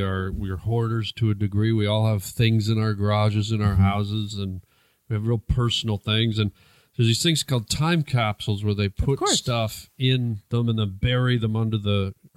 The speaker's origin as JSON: {"language": "English", "region": "the South", "country": "United States", "said": "I'm from the South, and we eat rattlesnake."}